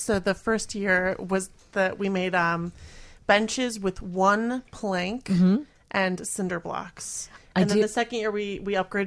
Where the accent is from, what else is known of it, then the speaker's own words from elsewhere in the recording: Milwaukee, Wisconsin, United States; now in Chicago, United States; Milwaukee.